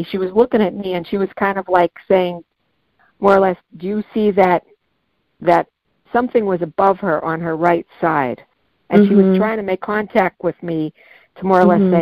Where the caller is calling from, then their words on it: Courtdale, Pennsylvania, United States; I'm calling from Courtdale, Pennsylvania.